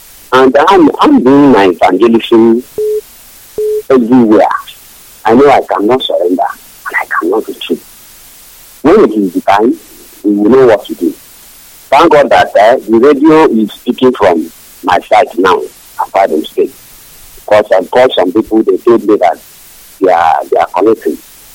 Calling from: Port Harcourt, Rivers, Nigeria; an informant agent from Kwagong State, but I'm calling from Port Harcourt, Bocha.

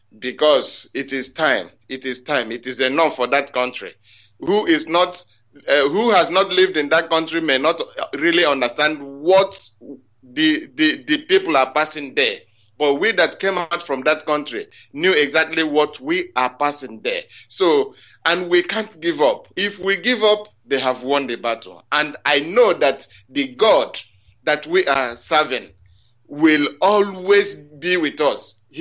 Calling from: Scotland, United Kingdom; I'm calling from Scotland. … a member of IPOB member here in Scotland.

